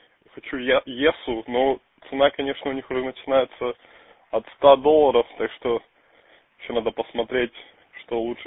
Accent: Yekaterinburg, Sverdlovsk Oblast, Russia; first language Russian; now in Charlotte, United States; я говорю по-русски хорошо, потому что я из России, я из Екатеринбурга, живу в Штатах сейчас, в Северной Каролине, город Шарлотт.

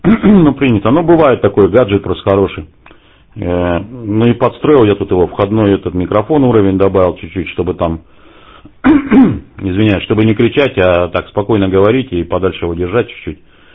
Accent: Irkutsk, Irkutsk Oblast, Russia; now in Moscow, Russia; я сам родом с Иркутска, родился в Иркутске, в нулевом районе, вот, ну, уже 20 лет в Москве живу.

